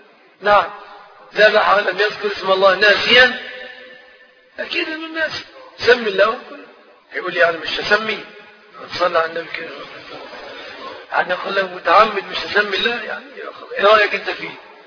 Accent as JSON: {"language": "Arabic", "country": "Egypt", "said": "احنا من مصر"}